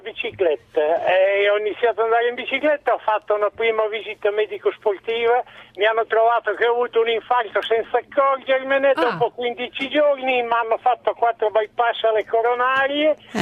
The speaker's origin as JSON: {"language": "Italian", "town": "Ravenna", "region": "Emilia-Romagna", "country": "Italy", "said": "Io sono da Ravenna"}